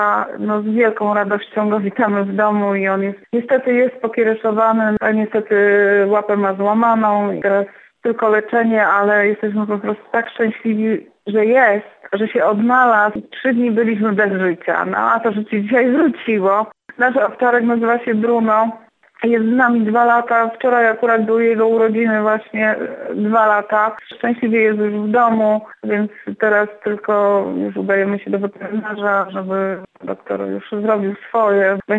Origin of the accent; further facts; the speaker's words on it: Bielsko-Biała, Silesian Voivodeship, Poland; now in Małe Kozy, Poland; jestem z Bielska Białej, mieszkam w Małych Kozach.